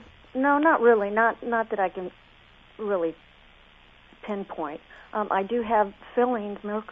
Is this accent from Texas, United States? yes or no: yes; Texas, United States; also born or lived in Mexico; In Texas and Mexico, primarily.